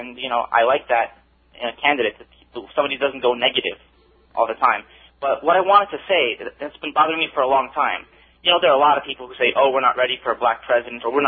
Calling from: New York, United States; I'm calling from New York.

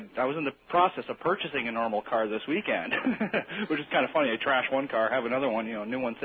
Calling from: Kentucky, United States; I'm calling from Kentucky.

